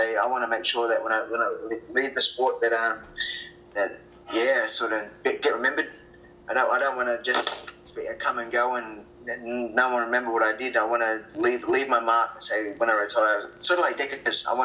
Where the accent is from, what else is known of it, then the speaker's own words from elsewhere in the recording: Queensland, Australia; on my CMT events here in Queensland, in my hometown.